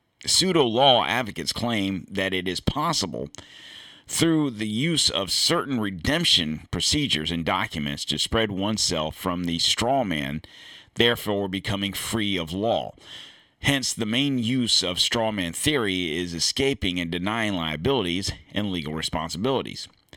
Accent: Florida, United States; also born or lived in Pennsylvania; I was born in Pennsylvania. Okay. We moved to Florida when I was like 8 or, yeah, 7 or 8, something like that.

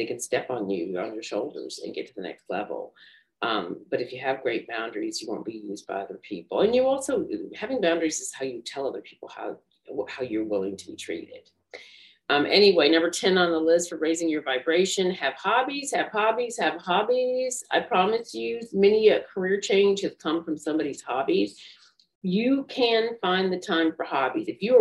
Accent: the South, United States; I'm from the South. What can I say?

